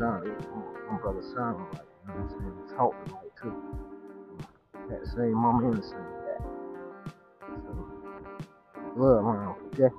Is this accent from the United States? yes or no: yes; Georgia, United States; And I'm not even from there. I'm from the 8th. I mean, I'm from Georgia.